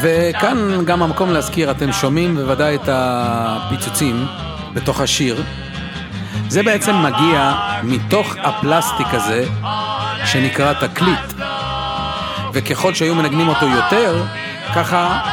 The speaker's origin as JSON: {"language": "Hebrew", "town": "Jerusalem", "region": "Jerusalem District", "country": "Israel", "tie": "born or raised there", "said": "כשהייתי ילד בירושלים, העיר שבה נולדתי וגדלתי, והעיר שבעזרת השם אחזור אליה בקרוב."}